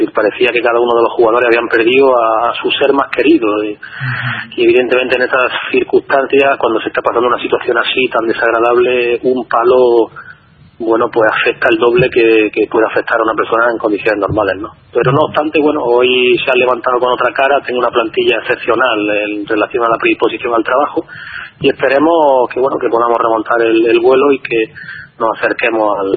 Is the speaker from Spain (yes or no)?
yes; Granada, Andalusia, Spain; born there; yo, por lo que pone en mi DNI, soy de Granada